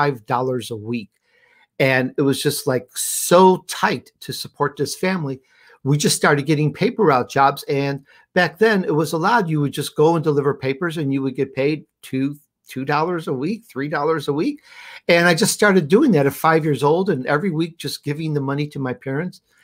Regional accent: Chicago, Illinois, United States; also born or lived in Sicily, Italy; Well, we're immigrants from Italy. I actually was born in Sicily, Italy, and we went to Chicago, or if you're in the city, it's called Chicago.

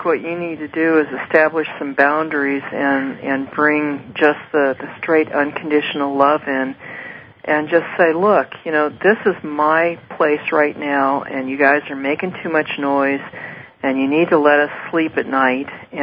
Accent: San Francisco, California, United States; I grew up in San Francisco. And so I have an earthquake act.

